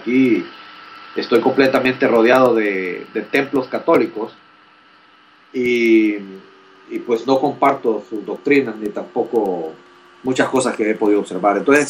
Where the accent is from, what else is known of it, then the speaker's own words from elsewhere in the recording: Honduras; now in College Station, United States; Soy originario de Honduras, Centroamérica. Pero actualmente vivo y estoy estudiando en la ciudad de College Station, en Texas, donde estoy cursando estudios de posgrado.